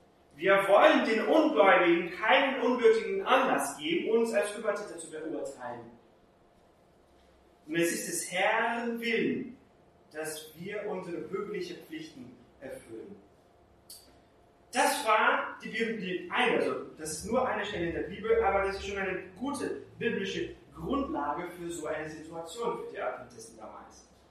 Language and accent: German; Brazil; ich bin in Brasilien damit aufgewachsen